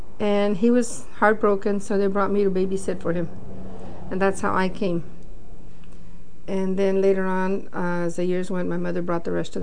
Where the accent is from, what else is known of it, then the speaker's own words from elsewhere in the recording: Miami, Arizona, United States; born there; I was born in Miami, Arizona.